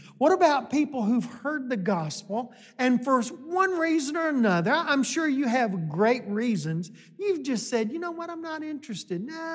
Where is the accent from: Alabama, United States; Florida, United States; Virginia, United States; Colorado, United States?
Alabama, United States; Well, we're from Alabama. I can survive in the woods. I can hunt and fish.